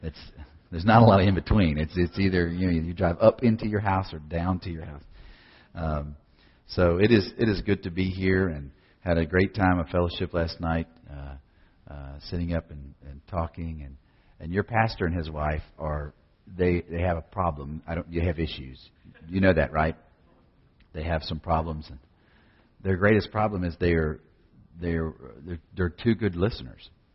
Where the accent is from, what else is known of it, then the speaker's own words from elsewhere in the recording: Virginia, United States; used to have friends in college that when I tell them they'd find out I was from Virginia, and they'd say, "Oh yeah, that's in the mountains up there in West Virginia." I said, "Not West Virginia, Virginia."